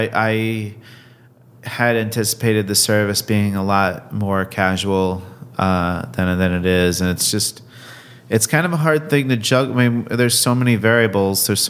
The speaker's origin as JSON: {"language": "English", "town": "Fairfield", "region": "Connecticut", "country": "United States", "lives_now": "Portland, United States", "said": "I'm from Fairfield, Connecticut."}